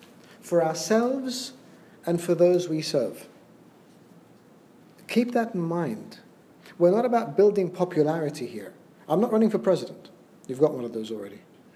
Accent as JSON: {"language": "English", "country": "Australia", "tie": "born or raised there", "said": "I grew up in Australia and I was a Sunday school student."}